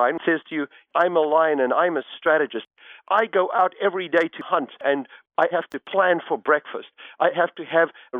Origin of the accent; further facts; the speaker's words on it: Tanzania; born there; I was born in the Serengeti. My father was a diplomat and was stationed abroad in East Africa in the 1950s and 60s.